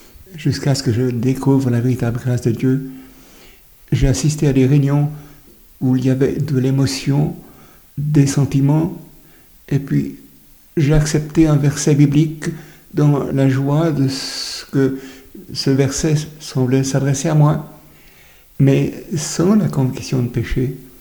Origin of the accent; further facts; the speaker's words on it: Geneva, Switzerland; also born or lived in France / Africa; now in Lausanne, Switzerland; Je suis né en France, mais j'ai grandi à Genève dans un foyer chrétien. Et après un long séjour de 34 ans en Afrique, j'habite maintenant à Lausanne depuis 20 ans.